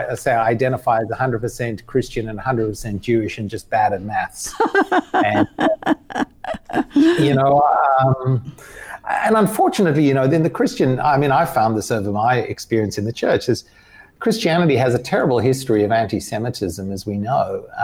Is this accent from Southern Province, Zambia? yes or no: yes; Choma, Southern Province, Zambia; born there; I was born in Zambia, in a little village up Choma in Zambia. My mum was and her parents were refugees from the Holocaust. They fled Germany in 1938.